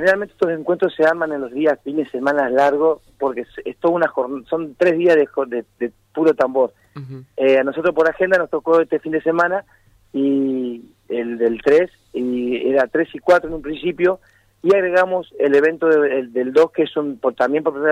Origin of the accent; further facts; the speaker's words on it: Gualeguaychú, Entre Ríos, Argentina; Soy de Gualeguaychú, pero amo mi comparsa y tengo dos noches acá en Gualeguaychú